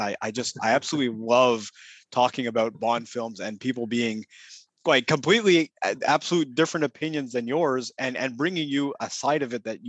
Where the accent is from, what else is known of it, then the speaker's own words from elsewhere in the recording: Quebec City, Quebec, Canada; right. And I'm from Canada. Yes, I'm from Eastern Canada, right. In Quebec City.